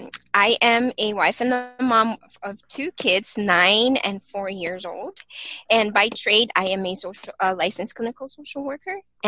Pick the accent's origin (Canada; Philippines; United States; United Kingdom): Philippines; moved away; a lot of what I grew up with in the Philippines, I definitely carried on, you know, coming here.